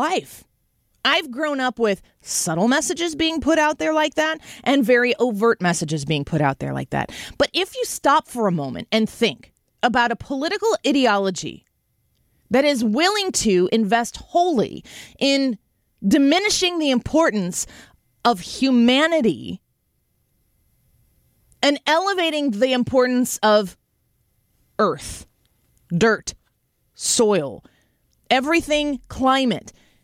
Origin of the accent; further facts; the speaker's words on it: Illinois, United States; because I come from Illinois. I drive by landfills every day.